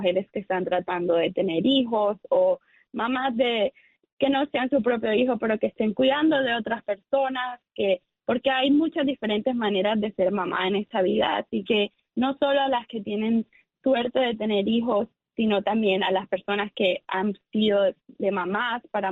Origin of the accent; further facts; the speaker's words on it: Colombia; yo soy colombiana de origen.